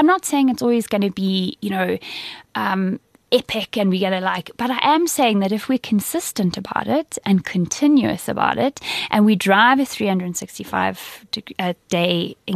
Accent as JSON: {"language": "English", "country": "Zimbabwe", "moved": "yes", "lives_now": "South Africa", "said": "I come from Zimbabwe"}